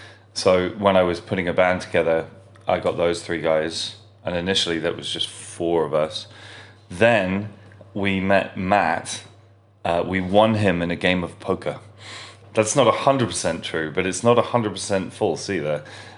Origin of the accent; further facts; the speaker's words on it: England, United Kingdom; I mean, I am English, I get that.